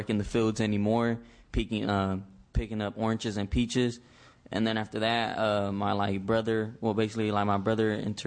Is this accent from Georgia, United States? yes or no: no; Fresno, California, United States; Hello, everyone. … I'm from Fresno.